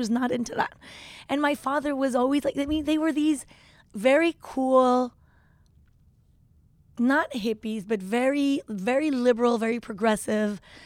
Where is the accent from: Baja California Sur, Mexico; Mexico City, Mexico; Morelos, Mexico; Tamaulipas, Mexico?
Morelos, Mexico; Tepoztlán; we really had the fortune of growing up in Tepoztlán, which was a really small town.